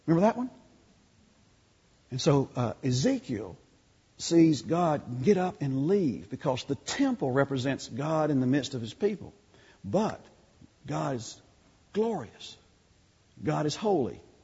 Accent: the South, United States; You know, my mother told me, you know, I grew up in the South

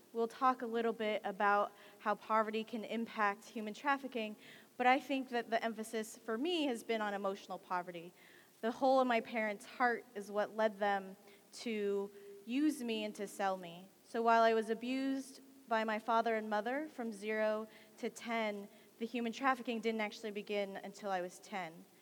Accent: California, United States; born there; I was born in the Central Valley of California to refugee Vietnamese parents.

